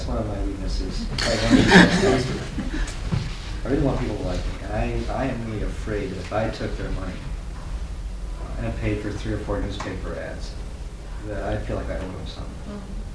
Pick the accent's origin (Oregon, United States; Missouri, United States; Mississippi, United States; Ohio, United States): Oregon, United States; Willamina; Willamina, Oregon.